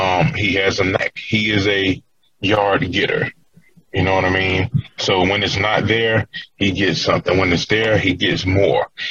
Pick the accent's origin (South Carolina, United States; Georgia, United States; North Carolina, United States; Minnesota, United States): Georgia, United States; Macon; See, like, I'm from Macon, Georgia, but oddly enough, when I got into football, the Buffalo Bills were really good.